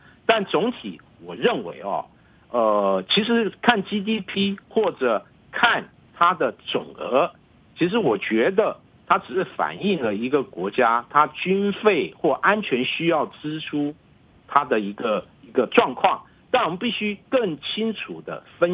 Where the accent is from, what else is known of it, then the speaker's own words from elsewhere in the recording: Taiwan; 我本身是来自台湾